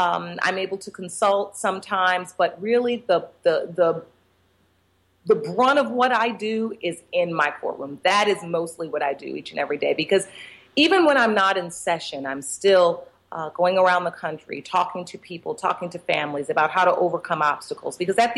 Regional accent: Detroit, Michigan, United States; also born or lived in New York / New Jersey; I started off practicing law in my hometown of Detroit, Michigan, and then moved on to New York and New Jersey

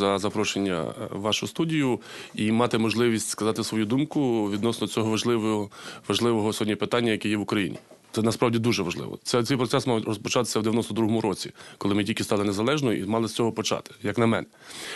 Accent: Bile, Ternopil Oblast, Ukraine; Село Біле, моє рідне село, якому я родився і виріс. І це найбільше село в Тернопільській області.

